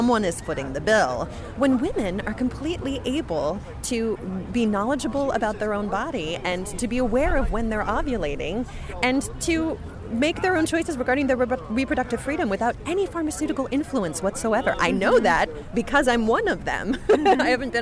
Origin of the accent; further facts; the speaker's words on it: New York, United States; You know, I'm a New Yorker.